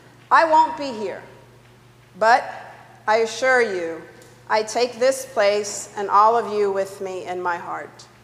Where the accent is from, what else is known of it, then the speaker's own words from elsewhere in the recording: Florida, United States; I plan on spending some time with family and friends in my home state of Florida.